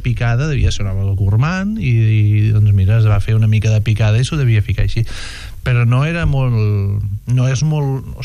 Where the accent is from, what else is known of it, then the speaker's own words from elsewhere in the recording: Catalonia, Spain; som de l'Alt Camp o tenim el restaurant